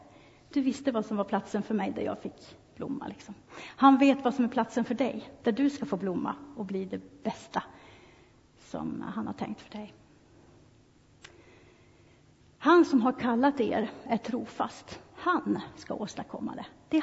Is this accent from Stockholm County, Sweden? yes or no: no; Orsa, Dalarna County, Sweden; min församling hemma i Dalarna, i Orsa där jag kommer ifrån.